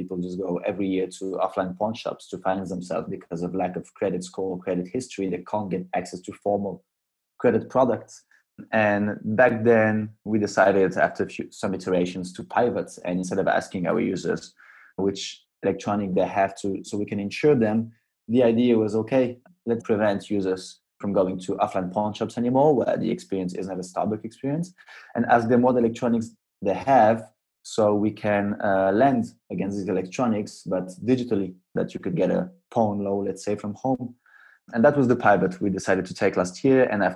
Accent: France; also born or lived in Poland; now in Spain; I'm in English, born in Poland, raised in France all my life, living in Spain.

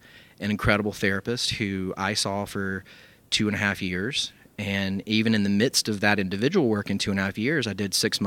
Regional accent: Columbia, South Carolina, United States; I'm from Columbia, South Carolina.

